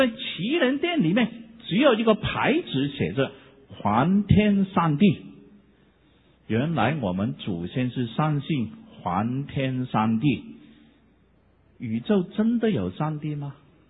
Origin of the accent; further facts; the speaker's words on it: China; 我最怕人把我看成日本人，我说 No, I'm Chinese, 我是中国人。